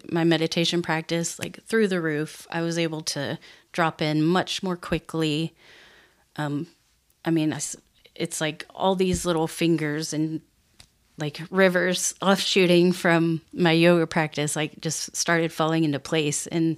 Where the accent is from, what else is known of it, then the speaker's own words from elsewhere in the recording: United States; But, you know, I was raised in America. I'm some white lady.